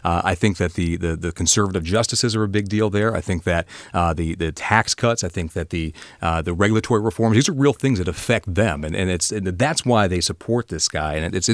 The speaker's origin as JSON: {"language": "English", "region": "Ohio", "country": "United States", "tie": "born or raised there", "said": "I grew up in a rural community, Dark County, Ohio. It went 70% for Trump. So it's a very, very Republican area of the state."}